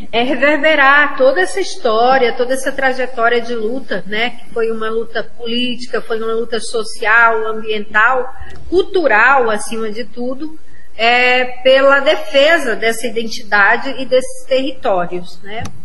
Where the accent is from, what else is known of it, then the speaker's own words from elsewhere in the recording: Acre, Brazil; desse lugar de onde, né, de onde eu venho, de onde eu falo, que é o Acre